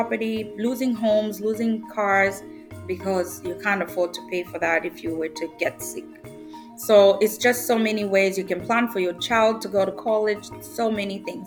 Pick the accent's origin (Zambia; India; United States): Zambia; Kitwe, Copperbelt; also born or lived in Mufulira; So I was born in Kitwe, Zambia, and I spent half of my childhood there, and then I moved to Muflira